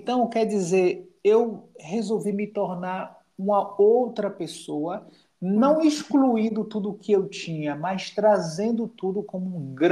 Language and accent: Portuguese; Bahia, Brazil; Eu venho de longe, né? Eu venho lá do interior da Bahia, aqui no Brasil. E eu nasci em 73, eu tenho 50 anos.